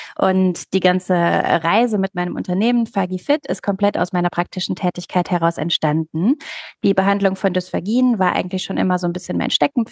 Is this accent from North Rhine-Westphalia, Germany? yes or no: yes; Cologne, North Rhine-Westphalia, Germany; Sprachtherapeutin aus Köln.